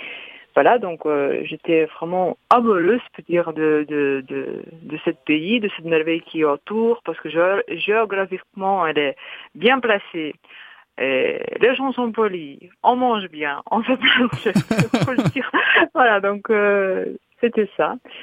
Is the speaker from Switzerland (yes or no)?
no; Lithuania; French is a second language; now in France; Oui, je viens de Lituanie, je suis lituanienne.